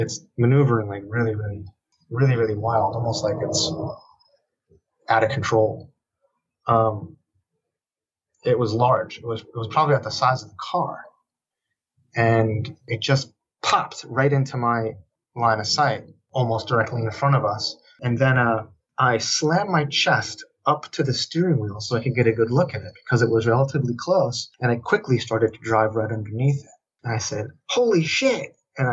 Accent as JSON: {"language": "English", "town": "Shelter Island", "region": "New York", "country": "United States", "tie": "born or raised there", "said": "Here in my hometown of Shelter Island, there's probably like 1,000 of us, you know, that live here. So it's a very, very small community."}